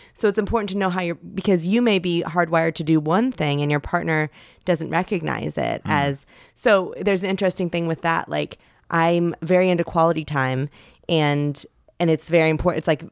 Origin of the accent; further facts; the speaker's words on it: Indiana, United States; now in Pasadena, United States; I'm from Indiana.